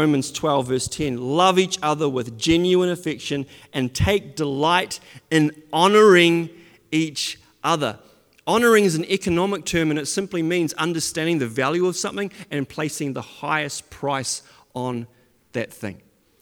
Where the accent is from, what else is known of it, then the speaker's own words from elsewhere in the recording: Auckland, New Zealand; I'm a skinny white boy. I'm not that skinny anymore. I was a lot skinnier once upon a time. And I grew up in West Auckland. And I grew up in a pretty privileged house. And I've had a great upbringing. And I had great parents. And we went to church.